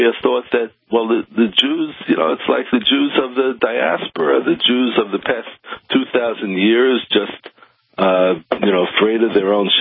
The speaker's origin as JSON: {"language": "English", "town": "New York City", "region": "New York", "country": "United States", "tie": "born or raised there", "said": "and I knew some schoolyard bullies when I was growing up in New York City"}